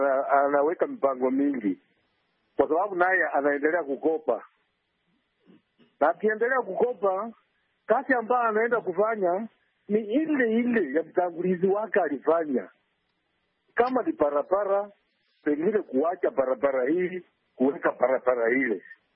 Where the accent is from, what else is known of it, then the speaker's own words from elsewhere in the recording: Malakisi, Bungoma County, Kenya; Natoka Sango ya Malagizi, Bungoma, Kenya.